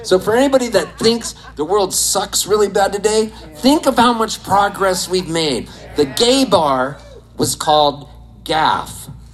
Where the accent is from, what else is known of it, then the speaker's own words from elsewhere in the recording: Nova Scotia, Canada; my uncle was living in Cape Breton, and I was from Nova Scotia